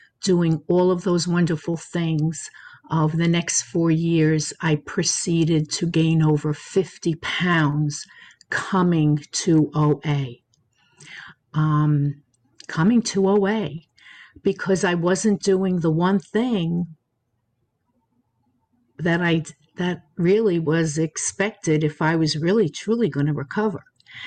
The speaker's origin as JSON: {"language": "English", "town": "Long Island", "region": "New York", "country": "United States", "said": "I'm from Long Island, and I'm always happy to do service."}